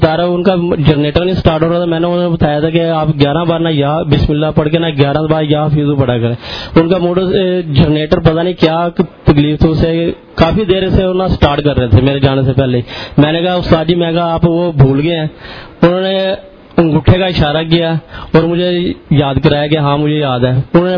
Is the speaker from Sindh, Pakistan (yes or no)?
no; Sargodha, Punjab, Pakistan; میں سرگودا سے آیا ہوں.